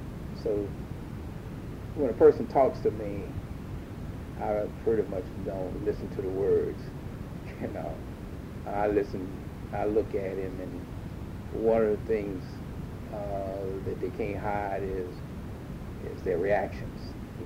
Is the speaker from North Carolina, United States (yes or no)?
yes; Chapel Hill, North Carolina, United States; One of the things in growing up in Chapel Hill, we developed some very special relationships with some of the white kids that went to Chapel Hill High.